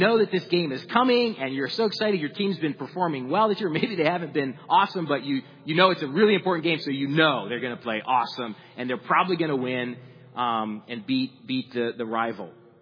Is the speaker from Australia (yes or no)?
no; Pennsylvania, United States; now in Cleveland, United States; I'm from Pennsylvania, and I have enjoyed getting to know Ohio.